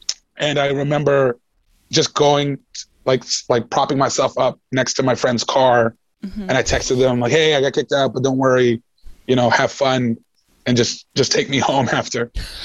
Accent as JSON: {"language": "English", "country": "Canada", "said": "The UK and to say they hate me because I'm Canadian."}